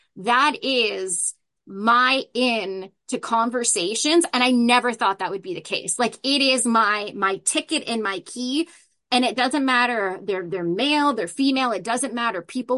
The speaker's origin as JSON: {"language": "English", "region": "Ontario", "country": "Canada", "said": "So I'm from Ontario, which is kind of the sort of the southern, I'm in southern Ontario."}